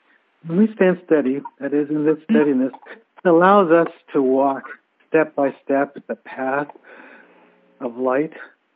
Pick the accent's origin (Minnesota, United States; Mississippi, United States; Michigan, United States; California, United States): California, United States; San Diego; I'm from San Diego.